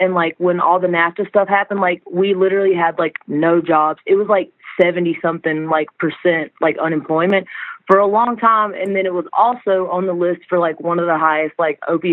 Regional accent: Virginia, United States; Actually, where I grew up at in Virginia is, like, really close to Raleigh

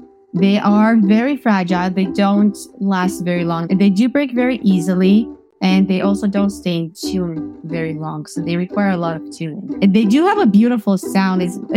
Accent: Canada; also born or lived in Romania; now in New York, United States; I'm Canadian. I live in New York now. I was born in Romania.

